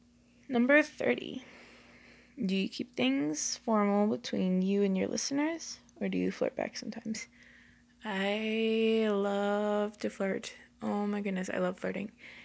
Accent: Southern United States, United States; Because I'm from the South, I know it doesn't sound like it

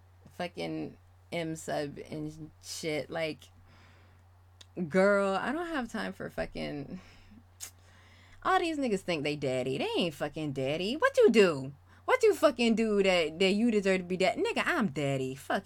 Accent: the South, United States; accent: southern; Just like saying nigga, just like using my southern accent sometimes.

